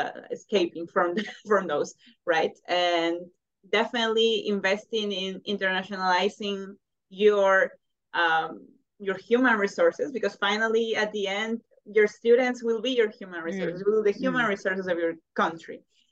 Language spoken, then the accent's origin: English; Peru; English is a second language; I come from Peru, I have never heard any advertisement or anything that would lead me to go to study in Norway